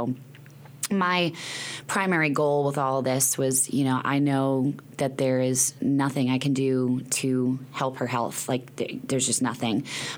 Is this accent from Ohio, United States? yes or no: no; Boston, Massachusetts, United States; now in Fayetteville, United States; We're all from Boston, and we've all ended up in Fayetteville, Arkansas.